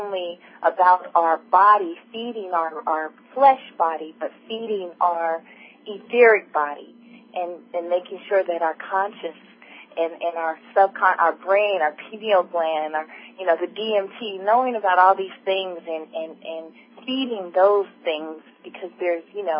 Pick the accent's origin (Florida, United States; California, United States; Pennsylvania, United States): California, United States; Altadena; from Altadena, actually.